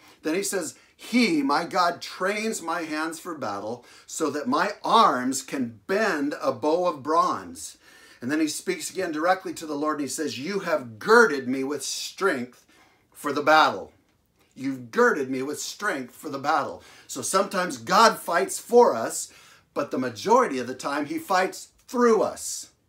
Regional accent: Seattle, Washington, United States; I'm from Seattle. We have a quarterback in this city called Russell Wilson.

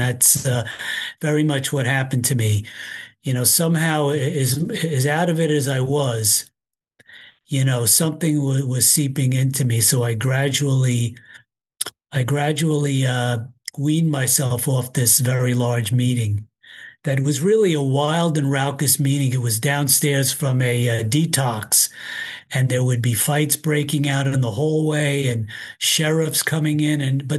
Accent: New York, United States; also born or lived in Queens; I grew up in Rockland County, which is across the river from where I live now in Westchester County, and I lived for 7 years in Queens, a borough in New York City.

